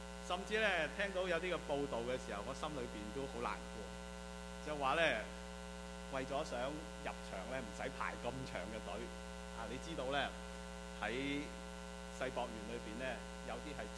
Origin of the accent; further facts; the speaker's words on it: China; 作为一个中国人